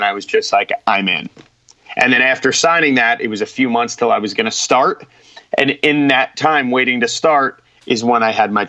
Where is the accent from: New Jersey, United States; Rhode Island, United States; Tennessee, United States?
New Jersey, United States; And I am from Jersey in that area, so it came easy to me.